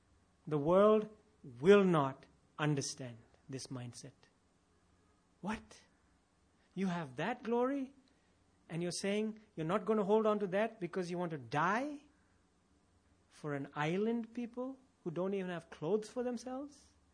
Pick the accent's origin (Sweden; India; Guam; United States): India; I'm an Indian. We are all Indians.